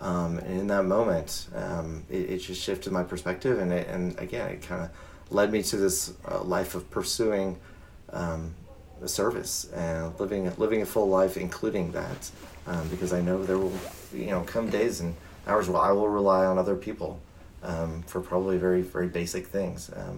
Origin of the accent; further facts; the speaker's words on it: Oklahoma, United States; moved away as an adult; now in Colorado, United States; And I moved to Colorado. I grew up in Oklahoma, vacationed in Colorado growing up.